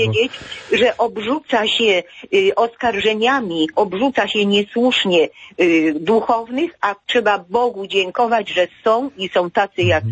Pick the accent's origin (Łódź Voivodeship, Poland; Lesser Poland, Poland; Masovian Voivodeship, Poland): Lesser Poland, Poland; Jordanów; born there; Ja urodziłam się w Jordanowie i tam byłam także bierzmowana przez Jana Pawła II świętego.